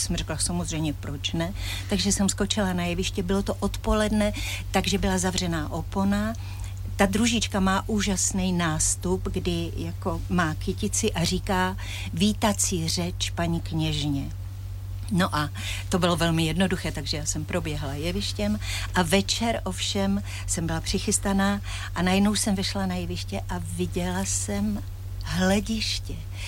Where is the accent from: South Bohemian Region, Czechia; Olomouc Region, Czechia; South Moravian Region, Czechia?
Olomouc Region, Czechia; Olomouc; also born or lived in Šternberk; narodila jsem se ve Štemberku a od 4 let vlastně jsem žila v Olomouci.